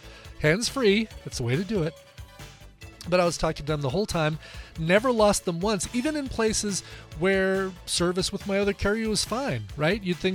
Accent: Arvada, Colorado, United States; I drove around Arvada, my hometown of Arvada, going to all those areas in town

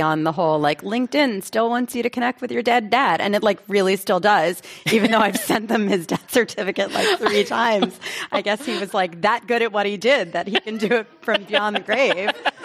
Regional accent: Pennsylvania, United States; now in New York, United States; And I grew up outside Philly. But when I moved to New York, I didn't like run to join a synagogue.

